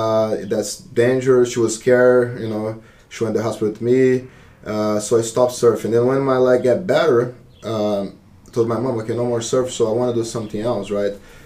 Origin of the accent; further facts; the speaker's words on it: Ubatuba, São Paulo, Brazil; English is a second language; So I'm originally from Brazil. I'm from the state of São Paulo in the city called Batuba. So that's in the coast. I grew up there my whole life.